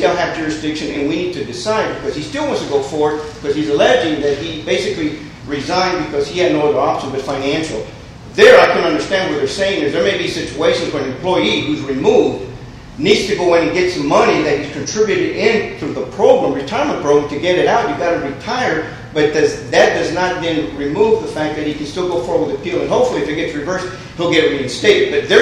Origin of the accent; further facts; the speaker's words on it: Texas, United States; back when we're from Texas and under our rules of procedure, it's not final until 30 days later